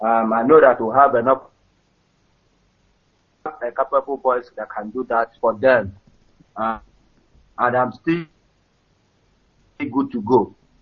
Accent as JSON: {"language": "English", "town": "Ehimembana", "region": "Imo", "country": "Nigeria", "lives_now": "Malaysia", "said": "I'm calling from Malaysia. I'm from Imo State."}